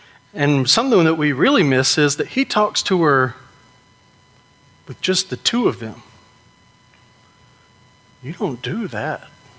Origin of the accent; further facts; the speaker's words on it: Georgia, United States; also born or lived in Virginia / Tennessee; I grew up in Georgia. I lived in Virginia and then moved to Tennessee.